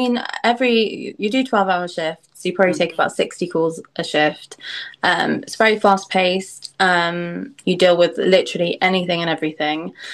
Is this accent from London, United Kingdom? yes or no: yes; London, United Kingdom; I'm from Southwest London.